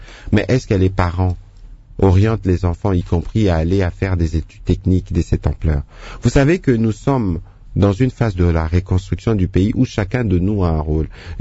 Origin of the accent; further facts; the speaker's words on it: Kinshasa, DR Congo; moi j'étudiais à Kinshasa, mais même à l'époque, parfois pour quitter chez moi à Bandal et aller à Lissanga, c'était des kilomètres à pied